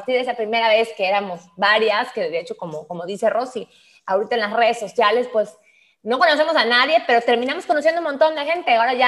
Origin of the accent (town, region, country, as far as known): Mexico